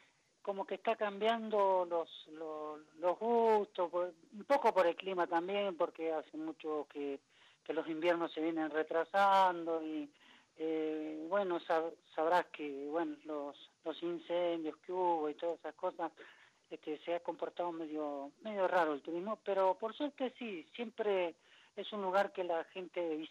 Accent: Corrientes, Argentina; now in Esquel, Argentina; distante de mi lugar de origen, digamos, soy correntino, y no es por mandarme la parte, pero nací allá y bueno, por cuestiones de la vida estamos por estos hermosos lugares de la Patagonia.

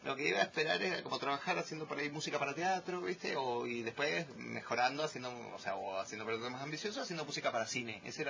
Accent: Buenos Aires, Argentina; Pero los argentinos todos vivimos en Buenos Aires.

